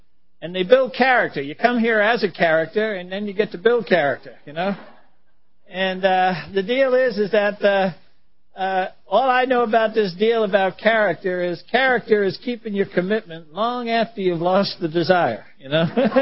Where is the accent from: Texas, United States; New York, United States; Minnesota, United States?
New York, United States; Brooklyn; I have nothing against it, but I grew up in Brooklyn in an area where if there was a mafia, they lived there.